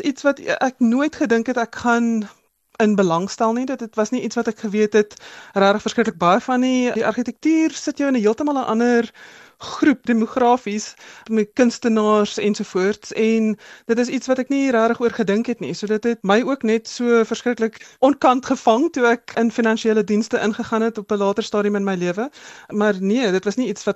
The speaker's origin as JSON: {"language": "Afrikaans", "town": "Johannesburg", "region": "Gauteng", "country": "South Africa", "tie": "born or raised there", "said": "Ek is 'n gebore en getoe Johannesburger. Ek is in Heelbrug gebore toe dit nog moontlik was om daar so te bly. Maar ek het maar op die Wesrand groot geword. Ek is Hoërskool Linden gematrikuleer"}